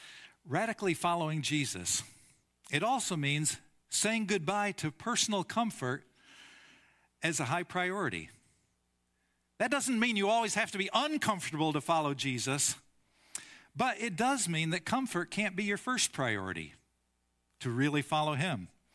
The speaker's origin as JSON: {"language": "English", "country": "United States", "said": "That's not how I would have scheduled it, but I'm an American."}